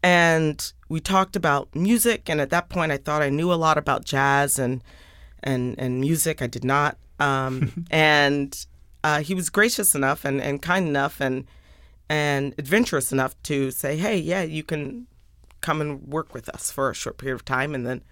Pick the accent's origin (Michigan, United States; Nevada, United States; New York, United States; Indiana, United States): Indiana, United States; born there; I was born in Indiana. My mom's a geographer, so we moved around a lot.